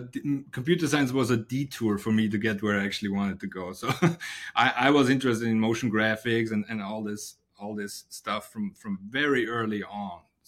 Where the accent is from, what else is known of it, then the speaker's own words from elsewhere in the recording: Austria; English is a second language; I'm originally from Austria, and in Austria we have the privilege to join university free of cost.